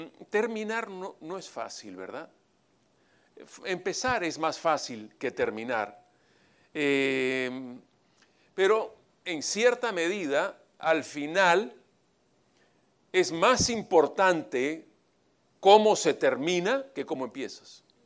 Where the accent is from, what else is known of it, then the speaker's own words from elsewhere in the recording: Peru; now in Venezuela; yo no soy venezolano, ojo, estoy hablando como extranjero, vivo allá, pero soy peruano.